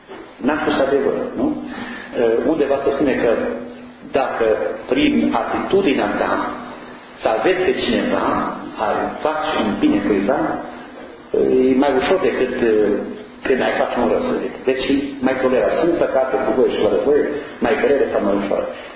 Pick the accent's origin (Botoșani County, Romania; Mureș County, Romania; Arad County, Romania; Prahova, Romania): Mureș County, Romania; Ibănești; născut din părinți ortodoxi români, mie în sută, din comuna Ibănești, pe Valea Gurghiului. Pe Valea Gurghiului este o vale foarte frumoasă. O comună mare de tot